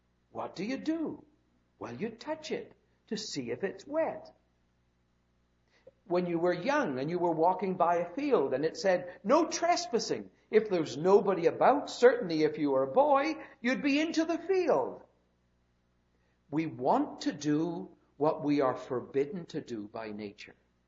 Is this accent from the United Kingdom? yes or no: yes; England, United Kingdom; moved away as an adult; now in Abbotsford, Canada; Not long after we came from England, back in 1974, we had a friend from England come and visit us.